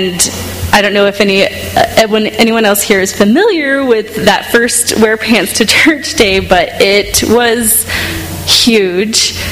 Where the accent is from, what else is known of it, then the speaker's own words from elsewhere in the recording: Ohio, United States; I was raised in Ohio.